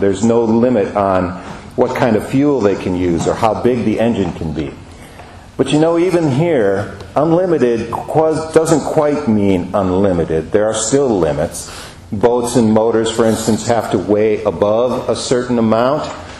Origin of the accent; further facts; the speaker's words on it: Seattle, Washington, United States; Dear friends in Christ, I'm from Seattle. The biggest summer attraction in Seattle is Seafair